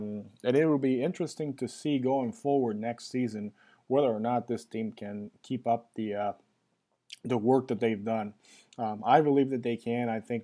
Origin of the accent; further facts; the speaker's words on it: Puerto Rico; I'm actually really proud to be a countryman of Carlos Correa, Puerto Rican. I was born in Puerto Rico.